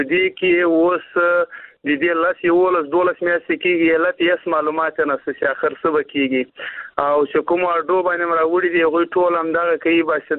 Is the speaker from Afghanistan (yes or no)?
yes; Afghanistan; now in Karachi, Pakistan; په پاکستان کې موږ مېشت افغانان یو د مهاجرت ژوند تیرو